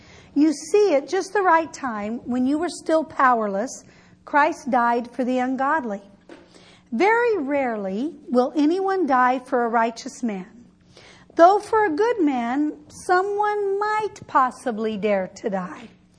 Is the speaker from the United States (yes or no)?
yes; Midwest, United States; Can you tell I'm from the Midwest? Warsh.